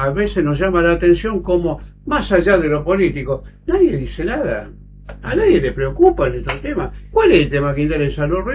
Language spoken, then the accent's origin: Spanish; Argentina; ¿no nos interesa como argentinos reservar esto que tiene una historia riquísima en la ciencia y en la tecnología de la República Argentina?